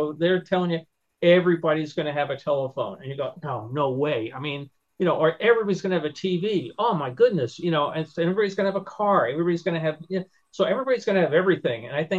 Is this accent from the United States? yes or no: yes; Brooklyn, New York, United States; When I was growing up, and I grew up in Brooklyn. I mean, for an exciting day, we would go to Queens or something.